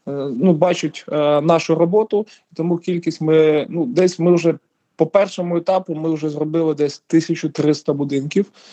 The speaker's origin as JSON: {"language": "Ukrainian", "region": "Kyiv", "country": "Ukraine", "said": "Так, я сам з Києва."}